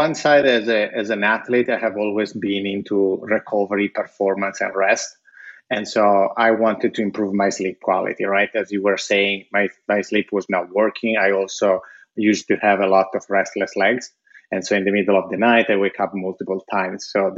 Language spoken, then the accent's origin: English; Italy; when I was growing up in Italy